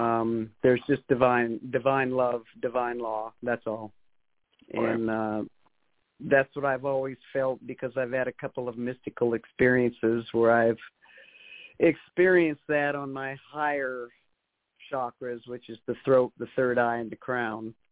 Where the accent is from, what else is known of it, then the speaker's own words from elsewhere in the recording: Great Falls, Montana, United States; And so kind of just gravitated towards sports, which I pretty much excelled at growing up in Great Falls, Montana.